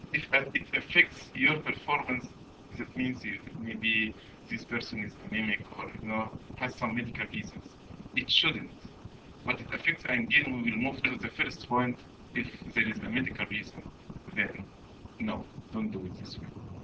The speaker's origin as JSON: {"language": "English", "country": "Egypt", "second_language": "English", "moved": "as an adult", "said": "when I came from Egypt 9 years ago, I was a computer to my illiterate."}